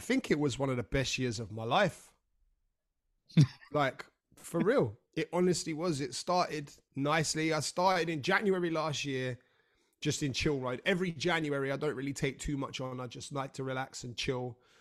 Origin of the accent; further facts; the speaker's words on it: Brighton, South East England, United Kingdom; we're both from Brighton.